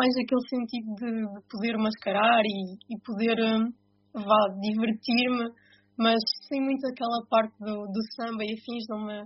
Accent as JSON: {"language": "Portuguese", "town": "Alvar", "region": "Aveiro", "country": "Portugal", "tie": "born or raised there", "lives_now": "Aveiro, Portugal", "said": "Sou de Alvar. Nascida e criada em Alvar, apesar de agora a minha vida ser muito mais para Aveiro. Fui para lá estudar e pronto, por lá tenciono ir ficando, pelo menos por agora"}